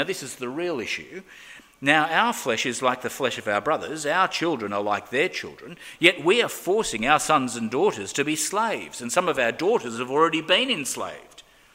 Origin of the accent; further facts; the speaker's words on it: Australia; I'm an Australian.